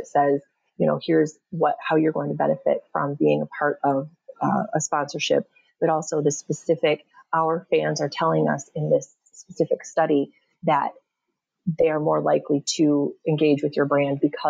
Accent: Michigan, United States; So I grew up here in Michigan. If you're generous, you could call it the very northernmost suburbs of Detroit. It was really a small country town here in Michigan.

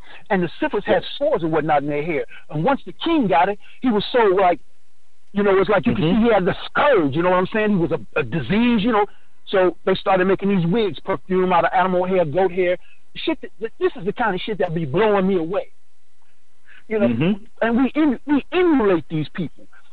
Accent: Brooklyn, New York, United States; I was raised in Brooklyn, so I always knew what Jews were about.

